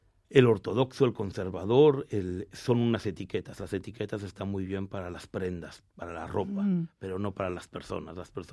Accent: Mexico; born or raised there; also born or lived in Argentina

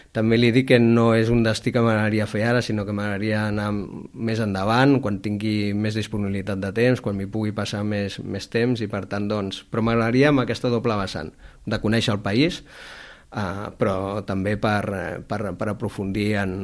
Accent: Sant Andreu de la Barca, Catalonia, Spain

